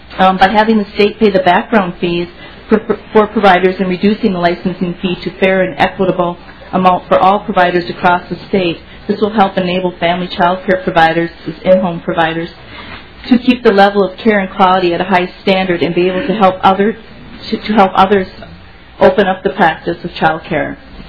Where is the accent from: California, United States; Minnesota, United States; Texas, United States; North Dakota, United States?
Minnesota, United States; Rochester; I'm from Rochester, Minnesota. That's Olmsted County.